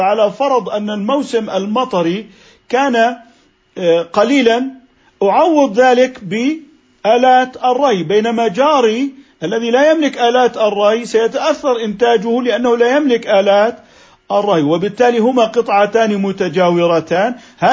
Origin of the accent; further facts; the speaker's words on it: Jordan; يعني نحن عندنا في الأردن الأراضي تعتمد على مياه الأمطار